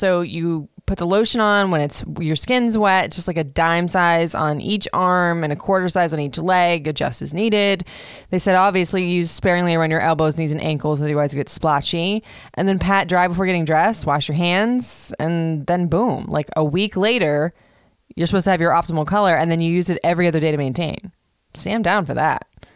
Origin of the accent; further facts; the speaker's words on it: Florida, United States; I am the pastiest Puerto Rican I've ever seen in my life. And I grew up in Florida, so I was used to having a tan.